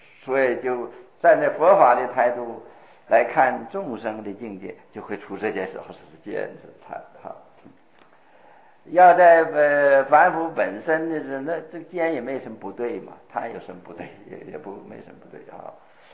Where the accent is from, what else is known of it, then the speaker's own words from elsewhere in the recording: Qiqihar, Heilongjiang, China; 我小时候在齐齐哈尔读书的时候，那寺里面有孔庙